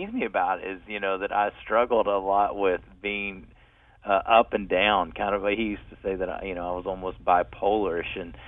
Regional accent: the South, United States; And plus, I'm from the South, and so it comes across as very mellow and slow at times, I think.

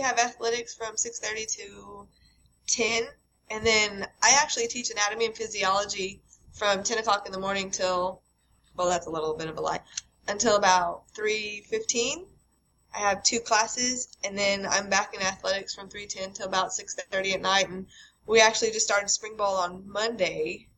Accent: Lubbock, Texas, United States; Okay, so originally I'm from Lubbock, Texas, which is up in the Panhandle, West Texas, windy. And I went to Monterey High School there. I then moved to Wichita Falls and attended Midwestern State University

